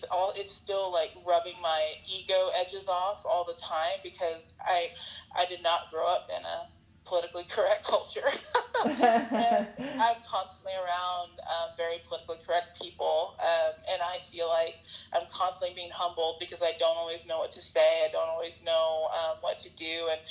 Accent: the South, United States; growing up in the South, one of the things that I really struggled

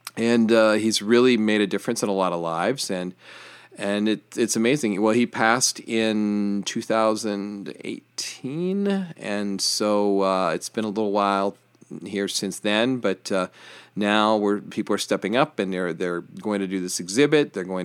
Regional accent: Johnstown, Pennsylvania, United States; He was originally from my hometown of Johnstown, PA, which is where I currently reside.

